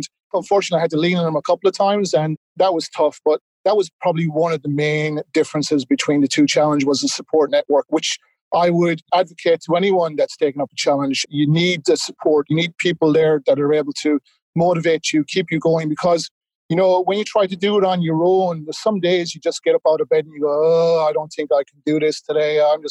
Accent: Ireland; accent: Irish; now in Ipswich, Australia; I'm originally from Ireland. I guess you can tell that from the accent. And I moved out here about 17 years ago. So I currently live in Ipswich in Queensland

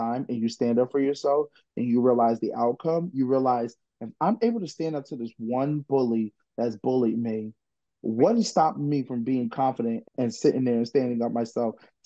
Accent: Philadelphia, Pennsylvania, United States; So I think growing up in Philadelphia, especially growing up in the hood, you gotta have some type of backbone

